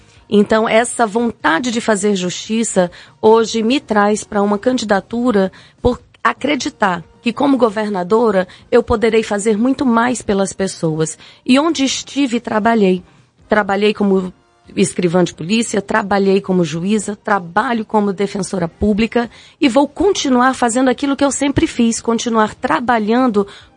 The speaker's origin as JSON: {"language": "Portuguese", "region": "Amazonas", "country": "Brazil", "tie": "born there", "said": "nasci aqui no Amazonas, estudei aqui na nossa faculdade, na Universidade Federal."}